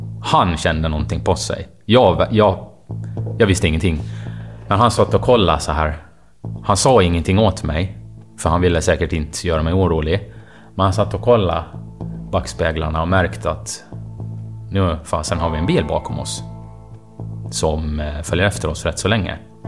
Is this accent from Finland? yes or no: yes; Åland, Finland; Jag är uppvuxen på Åland.